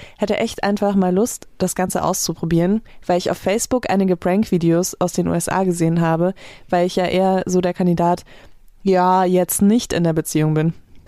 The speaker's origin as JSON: {"language": "German", "town": "Saarbrücken", "region": "Saarland", "country": "Germany", "tie": "born there", "also_born_or_lived": "Freiburg", "said": "Ich bin auch in Saarbrücken geboren."}